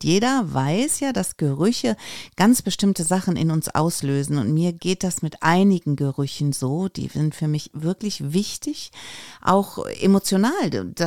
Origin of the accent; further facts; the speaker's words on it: Nettetal, North Rhine-Westphalia, Germany; Jetzt ist meine Heimat nicht so weit weg. Es ist der Niederrhein, es ist Nettetal. Ich weiß nicht, vielleicht kennt ihr das, liegt an der holländischen Grenze.